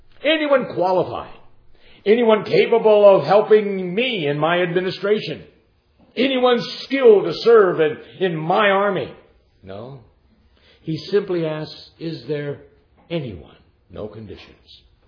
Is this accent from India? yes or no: yes; India; I was a little boy at that point, and lived in, of course, I was born and lived in India myself.